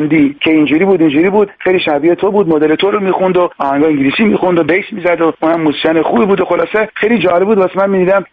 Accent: Tehran, Tehran Province, Iran; moved away as an adult; now in Boston, United States; در تهران به دنیا اومدم و همونجا هم بزرگ شدم.

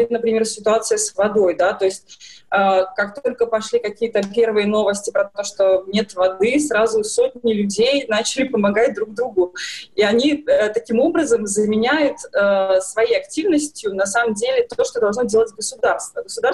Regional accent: Belarus; как, так же, как, наверное, любой белорус.

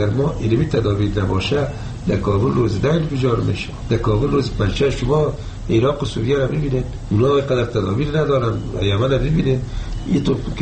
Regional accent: Afghanistan; ما افغان هستیم

